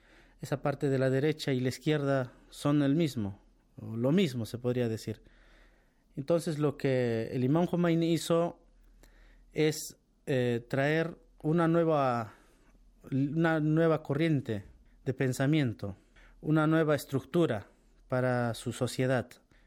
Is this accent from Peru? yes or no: yes; Peru; now in Iran